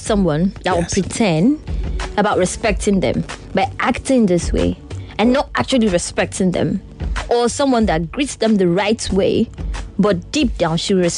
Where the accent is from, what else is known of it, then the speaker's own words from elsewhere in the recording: Nigeria; I'm a Nigerian.